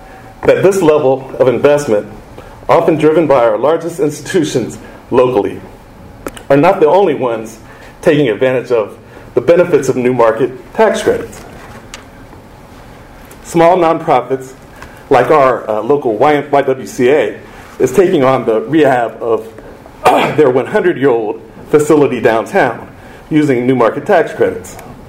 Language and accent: English; Dayton, Ohio, United States; even as local elections are taking place in my hometown community right now, I can think of nothing better to do than to be with you today talking about new market tax credits. It is so important to continuing the development that's been taking place in Dayton